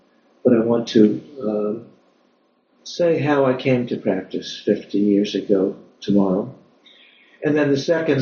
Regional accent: Pittsburgh, Pennsylvania, United States; So, so I grew up in Pittsburgh, as did Eve. I was raised Jewish, although secular.

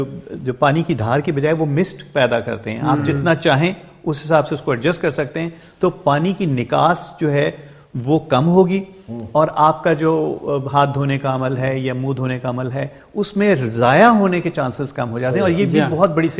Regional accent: Punjab, Pakistan; اچھا میں چونکہ پنجاب سے ہوں تو پنجاب کا مجھے زیادہ تجربہ ہے

